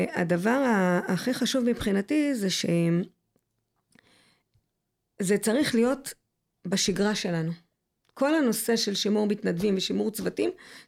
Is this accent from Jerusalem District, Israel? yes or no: no; Mitzpe Ramon, Southern District, Israel; זה מקום שבחרתי לחיות בו, גדלתי בו, עזבתי, וחזרתי מבחירה שלי